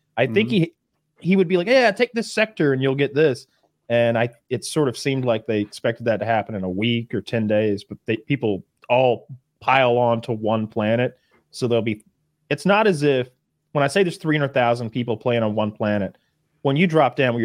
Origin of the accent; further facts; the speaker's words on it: United States; I mean, as an American, you recognize a lot of it.